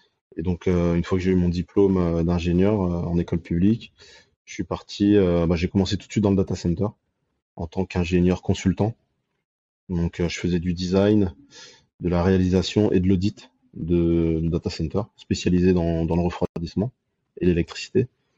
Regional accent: Île-de-France, France; tout mon parcours scolaire, surtout scolaire, oui, en fait, j'ai fait en Seine-Saint-Denis. J'ai grandi en Seine-Saint-Denis et j'ai fait de la primaire jusqu'à l'école d'ingénieur en passant par la prépa.

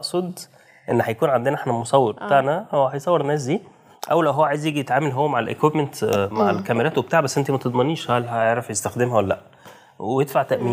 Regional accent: Egypt; احنا مصريين

